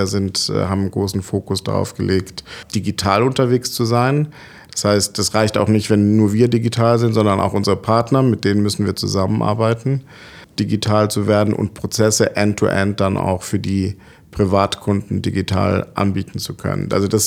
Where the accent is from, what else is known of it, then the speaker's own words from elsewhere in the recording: Cologne, North Rhine-Westphalia, Germany; now in Frankfurt, Germany; Ich bin aus Köln damals nach Frankfurt gekommen